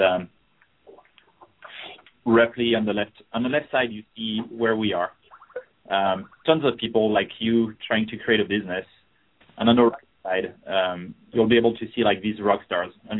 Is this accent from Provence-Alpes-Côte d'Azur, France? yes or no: no; Paris, Île-de-France, France; accent: French; English is a second language; So it's going to be easy to recognize me because of my French accent. I come from Paris.